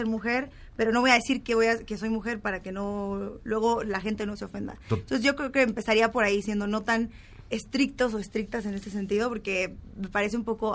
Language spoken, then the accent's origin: Spanish; Baja California, Mexico; Yo soy de Baja California.